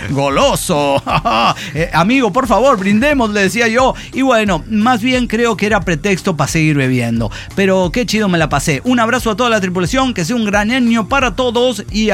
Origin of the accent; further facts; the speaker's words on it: Querétaro, Mexico; Así lo hicimos y me fui de guía de jarochos a mi tierra